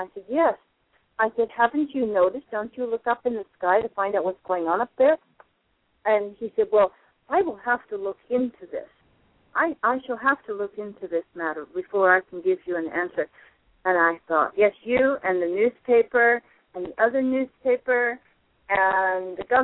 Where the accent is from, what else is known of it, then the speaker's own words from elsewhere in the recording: Bedford, East of England, United Kingdom; born there; also born or lived in London; I was born in Bedford and lived in London.